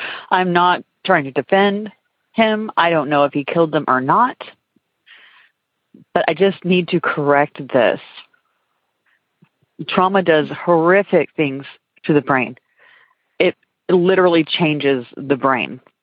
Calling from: Texas, United States; I'm calling from Texas.

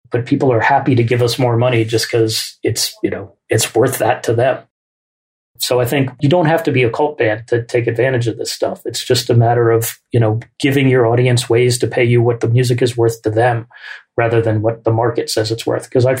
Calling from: Oakland, California, United States; also born or lived in New York; I'm dialing in from Oakland, California. And when my wife and I moved out here from New York in 1996

